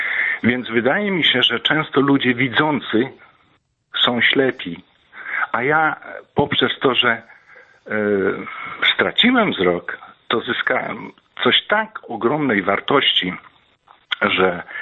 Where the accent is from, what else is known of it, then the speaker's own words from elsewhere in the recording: Kraśnik, Lublin Voivodeship, Poland; Pochodzę z Kraśnika Fabrycznego